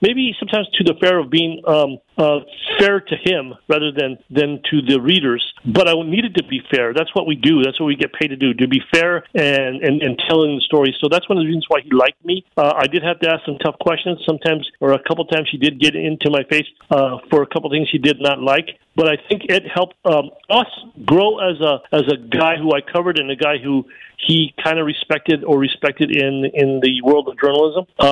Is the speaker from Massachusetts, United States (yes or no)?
no; Santa Fe, New Mexico, United States; now in Tucson, United States; I grew up in Santa Fe.